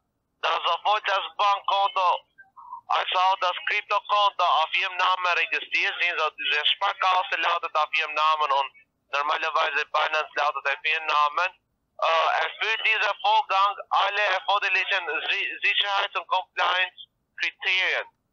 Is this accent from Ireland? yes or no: yes; Ireland; German is a second language; ich komme aus Irland und ich kann schon vor zwei Jahren Deutsch sprechen.